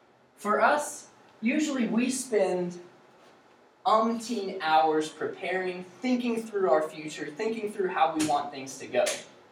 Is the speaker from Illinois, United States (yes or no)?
no; Virginia, United States; But I'm originally from Virginia, the Central Virginia area, and so I'm married, been married about 3 years, and this weather is right at home for me.